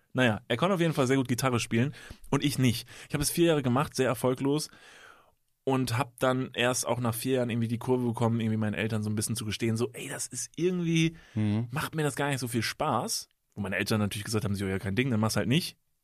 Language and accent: German; Kevelaer, North Rhine-Westphalia, Germany; in Kevela, in meinem Heimatort